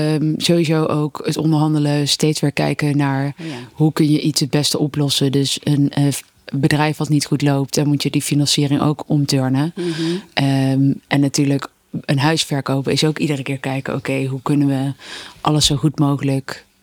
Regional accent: Arnhem, Gelderland, Netherlands; Eén klein uitstapje naar Arnhem gemaakt, de plek waar ik vandaan kom.

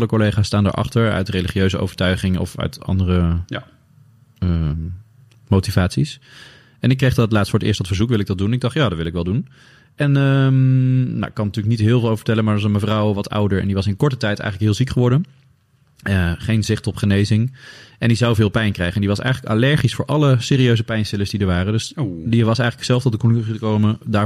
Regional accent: Vianen, Utrecht, Netherlands; Ik ben opgegroeid in Vianen.

